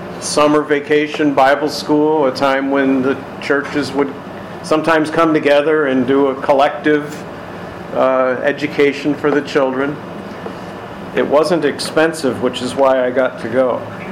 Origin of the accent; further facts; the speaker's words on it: Chicago, Illinois, United States; I grew up in Chicago.